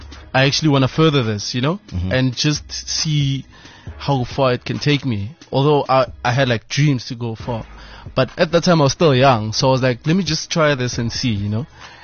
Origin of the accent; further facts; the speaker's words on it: Siyabuswa, Mpumalanga, South Africa; Grew up in Siyabuswa, in MP. That's where the love actually started, man, for music, you know.